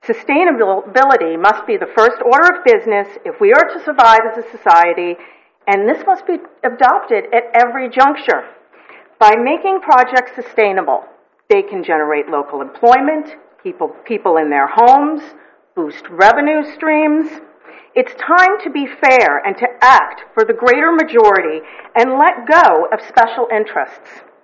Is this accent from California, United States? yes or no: yes; Los Osos, California, United States; from Los Osos.